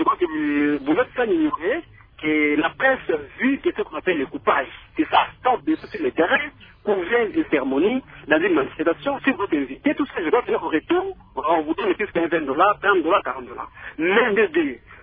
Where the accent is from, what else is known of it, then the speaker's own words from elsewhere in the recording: Mbandaka, Équateur, DR Congo; Ici, chez nous, en Mbandaka, moi, je crois que je parle de chez nous